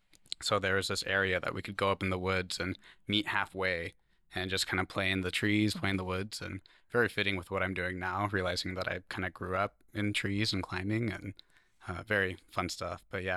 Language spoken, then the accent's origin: English; Seaside, Oregon, United States; I was born in Seaside at Providence and grew up here. Spent my whole life until I was 18. I graduated from Seaside High School and grew up in the Gearhart area, all in Clatsop County.